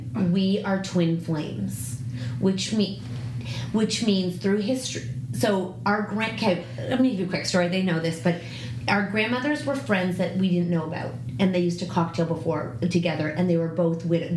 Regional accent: Canada; and I'm a Canadian.

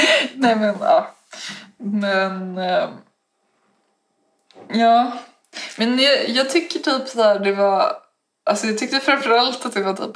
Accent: Stockholm, Stockholm County, Sweden; jag kommer från Stockholm.

